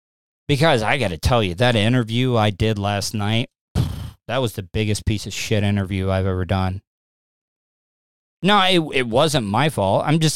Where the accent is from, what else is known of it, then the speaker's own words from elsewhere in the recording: Florida, United States; Living in the South, I'm a Florida cracker, born and raised in Florida, and it's just Florida's a different. It's almost its own country almost sometimes.